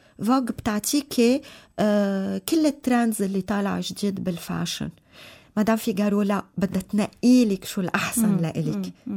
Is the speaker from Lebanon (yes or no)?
yes; Lebanon; وانا اكيد كلبنانية عندي هيدا اذا بدي كل جانب